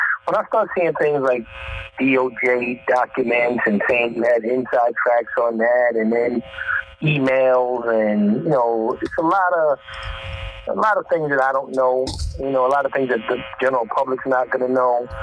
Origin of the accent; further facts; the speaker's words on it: New York, United States; he owns half of New York, and I'm from New York